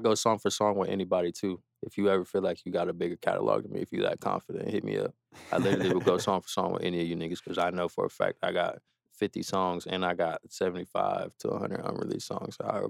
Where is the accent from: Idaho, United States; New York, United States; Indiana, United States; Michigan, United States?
Michigan, United States; Detroit; you won't be able to tell I'm from Detroit at all because I don't sound like them niggas.